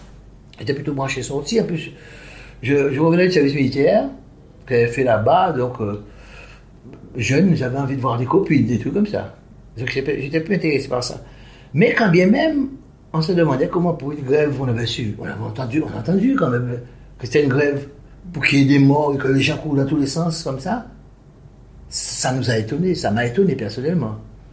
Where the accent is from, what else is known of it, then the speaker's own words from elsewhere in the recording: Guadeloupe; Parce que je suis Guadeloupéen et je me dois.